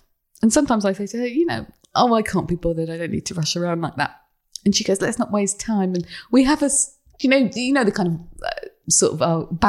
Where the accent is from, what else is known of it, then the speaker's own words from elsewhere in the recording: England, United Kingdom; they were laughing at us because we're English